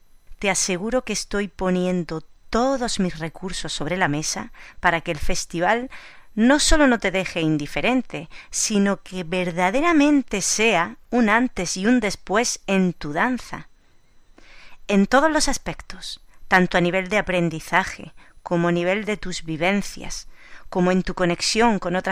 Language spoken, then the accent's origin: Spanish; Almería, Andalusia, Spain; Almarilla Fest nació en 2017 en Almería, en mi ciudad natal